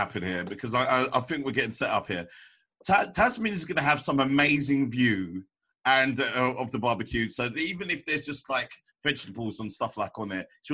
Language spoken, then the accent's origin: English; Croydon, London, United Kingdom; I'm from Croydon. That's all. I'm from Croydon in London.